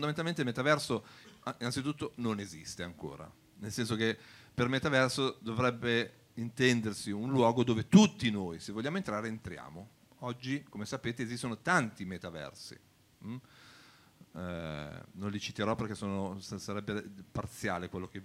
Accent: Piedmont, Italy; now in Milan, Italy; Sono piemontese, giusto che siamo in Piemonte, ma vivo a Milano da 20 anni

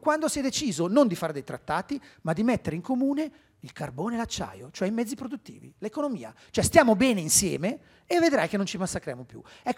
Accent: Lombardy, Italy; Io sono brianzolo, i danni contano.

